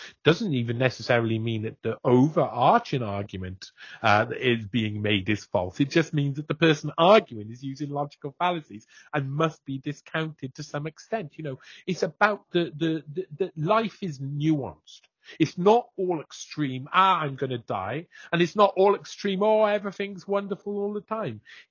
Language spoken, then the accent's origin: English; Wales, United Kingdom; Being from a Welsh socialist background, you know, I cared about that sort of stuff.